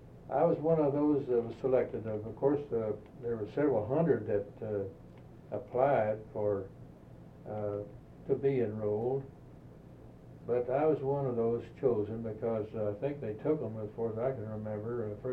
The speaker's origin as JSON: {"language": "English", "town": "Ashland", "region": "Kentucky", "country": "United States", "tie": "born or raised there", "moved": "as an adult", "said": "I was born in Ashland, Kentucky, and was raised in Ashland, Kentucky. I lived there until I was 18 years old."}